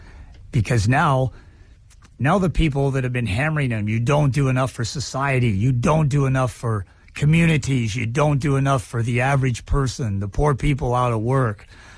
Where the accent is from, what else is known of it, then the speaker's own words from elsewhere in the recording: Kellogg, Idaho, United States; Oh, I grew up in Kellogg, Idaho